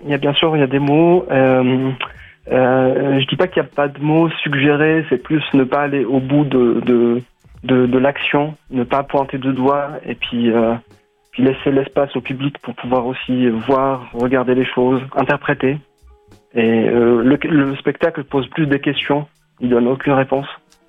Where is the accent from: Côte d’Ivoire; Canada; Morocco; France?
Morocco; moi je suis marocain, je parle du Maroc, je parle de mes souvenirs aussi d'enfance.